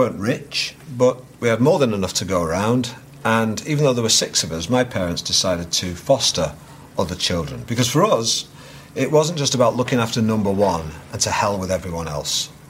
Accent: Manchester, North West England, United Kingdom; Now, I was born in Manchester. I had a great childhood, and my parents taught me to respect hard work, honesty, and decency. We weren't rich, but we had more than enough to go around, and even though there were six of us

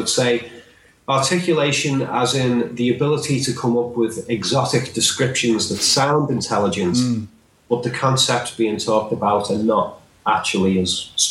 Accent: North West England, United Kingdom; accent: Scouse; And I have, as you can probably tell, I mean, my Scouse accent is actually quite tame compared to a lot of the accents in this city.

